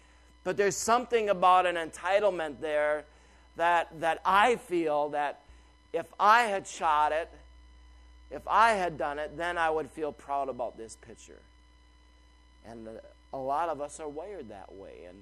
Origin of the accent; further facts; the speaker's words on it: United States; it's just not on my radar because I grew up in America.